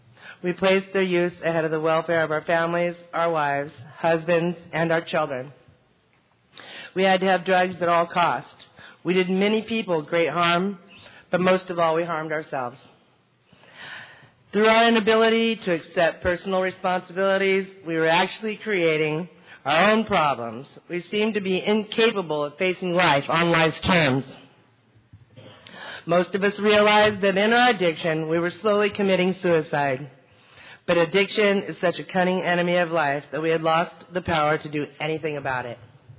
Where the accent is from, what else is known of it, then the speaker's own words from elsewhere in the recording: San Diego, California, United States; I'm an addict from San Diego. From San Diego.